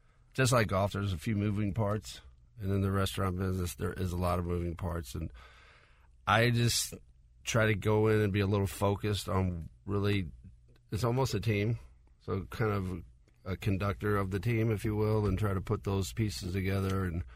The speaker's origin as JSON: {"language": "English", "region": "Calabria", "country": "Italy", "said": "Yeah, so we're from Calabria, which is the southernmost tip of Italy. It's the poorest region in Italy."}